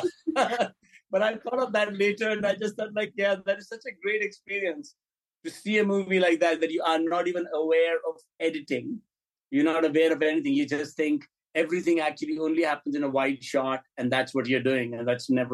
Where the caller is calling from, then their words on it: Turkey; Turkey. I just arrived.